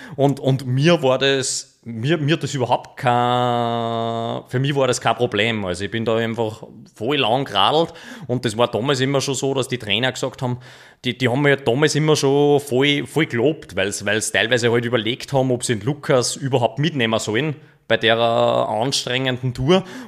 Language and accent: German; Niederneukirchen, Upper Austria, Austria; now in Kronsdorf, Austria; ich wohne jetzt da in Kronsdorf, aufgewachsen bin ich in Niederneukirchen, das ist mehr oder weniger eine Nachbargemeinde